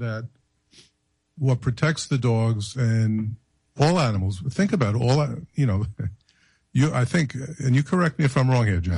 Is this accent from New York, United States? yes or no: yes; Brooklyn, New York, United States; Growing up in Brooklyn, this has nothing to do with Brooklyn, just has to do with observations.